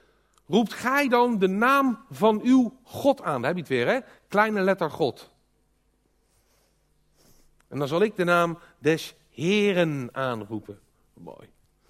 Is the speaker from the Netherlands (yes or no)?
yes; North Brabant, Netherlands; Ik hoor zoveel mensen bij ons in Brabant waar veel minder gelovigen wonen.